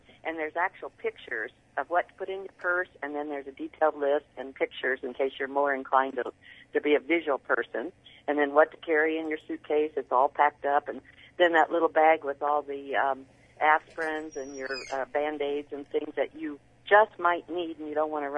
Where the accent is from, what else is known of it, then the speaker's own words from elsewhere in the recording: Scotland, United Kingdom; I'm Scottish